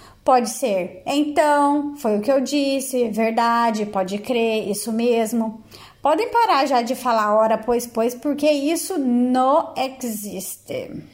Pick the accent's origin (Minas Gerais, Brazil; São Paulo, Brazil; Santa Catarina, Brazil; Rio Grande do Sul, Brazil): São Paulo, Brazil; Lorena; now in Portugal; Mas tipo, de onde eu venho, em Lorena, tudo que você precisa fazer tem que ir no centro da cidade.